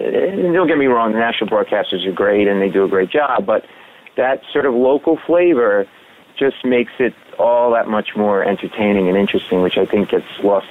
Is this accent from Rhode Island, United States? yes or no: yes; Rhode Island, United States; now in New York City, United States; I live in New York City, but I'm an old Boston guy because I grew up in Rhode Island.